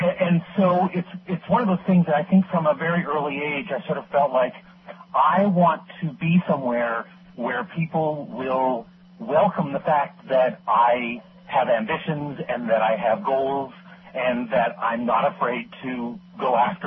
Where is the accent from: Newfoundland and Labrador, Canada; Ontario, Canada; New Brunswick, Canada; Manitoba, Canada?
New Brunswick, Canada; born there; also born or lived in Quebec / Nova Scotia; I lived in a whole variety of places in Canada, in the province of Quebec, in the province of Nova Scotia. I was born in New Brunswick, and we sort of moved around a fair bit